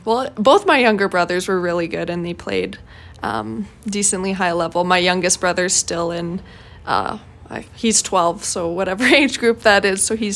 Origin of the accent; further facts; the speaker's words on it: Morinville, Alberta, Canada; Sturgeon County is kind of broad, but it's just north of Edmonton, and I grew up just outside of Morinville, Alberta, which is the actual town